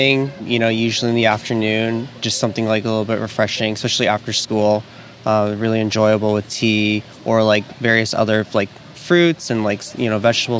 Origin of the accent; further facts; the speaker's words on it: Nebraska, United States; It was always such a treat because I grew up in Nebraska, so it wasn't something that we always had available.